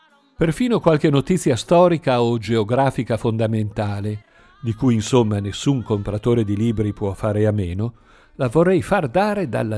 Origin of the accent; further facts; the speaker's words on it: Luzzara, Emilia-Romagna, Italy; per me Luzzara è sì il mio paese natale